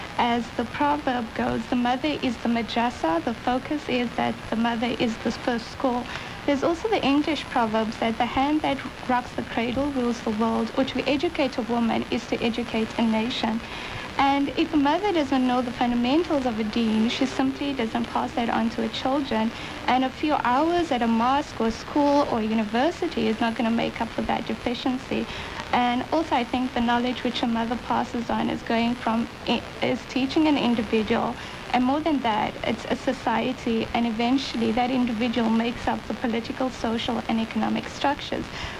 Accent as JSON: {"language": "English", "town": "Cape Town", "region": "Western Cape", "country": "South Africa", "said": "I'm from South Africa, and particularly I'm from Cape Town, which is, those listeners that doesn't know where Cape Town is, it's on the tip of Africa."}